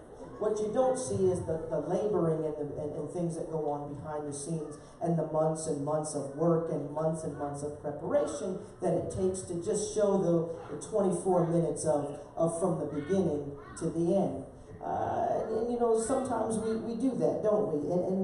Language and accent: English; Stroudsburg, Pennsylvania, United States; I grew up in Stroudsburg.